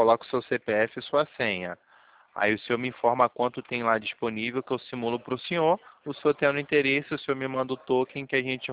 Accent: Rio de Janeiro, Brazil; Não, sou do Rio

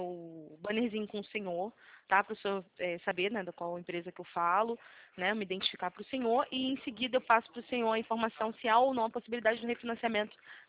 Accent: Rio de Janeiro, Brazil; eu sou daqui do Rio de Janeiro, né, da capital

